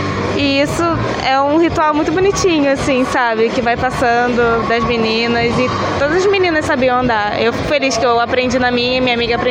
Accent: Queimados, Rio de Janeiro, Brazil; sou de Queimados, tenho 21 anos.

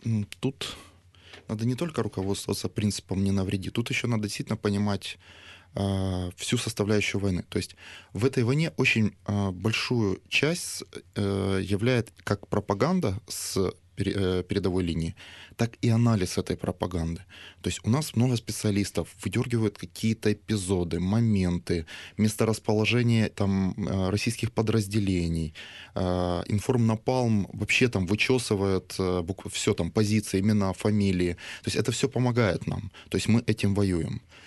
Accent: Odesa, Odesa Oblast, Ukraine; Хочу презентовать ее в Одессе, потому что сам одессит.

